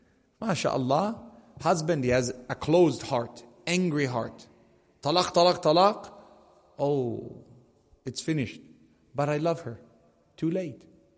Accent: Canada; Yani someone born and raised in Canada, I've never heard these filthy words.

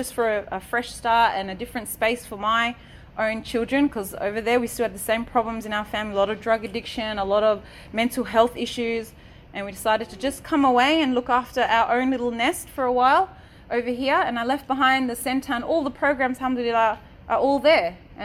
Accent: Perth, Western Australia, Australia; the local neighborhood I grew up in Western Australia, in Perth, very small Muslim community back when I was growing up

